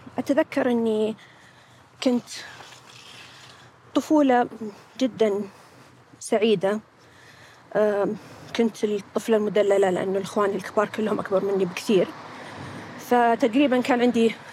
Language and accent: Arabic; Kuwait; طفولتي كانت في الكويت. أنا من طفولتي يعني كنت حافظة أني أنا من السعودية، ما أعرف كثير عن السعودية ولا أعرف كثير عن الرياض